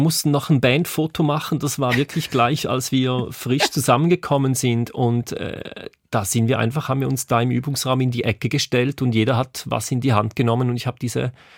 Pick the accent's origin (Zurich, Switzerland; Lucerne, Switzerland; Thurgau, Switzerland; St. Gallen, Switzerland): Thurgau, Switzerland; ich komme ja aus dem Kanton Thurgau und die Band spielt in Winterthur und die haben natürlich einen eigenen Dialekt. Das heißt, ich musste immer auch ein bisschen meinen Dialekt anpassen.